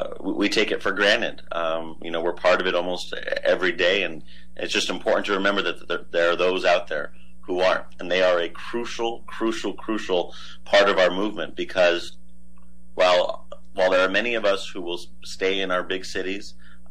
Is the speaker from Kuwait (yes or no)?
no; Las Cruces, New Mexico, United States; I know Las Cruces. I'm from Las Cruces. I'm a part of Las Cruces.